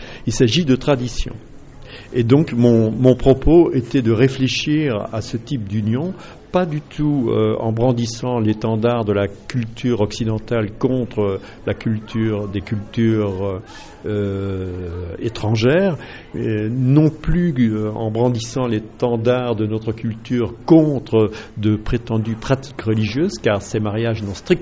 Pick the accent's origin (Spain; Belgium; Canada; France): Belgium; je suis belge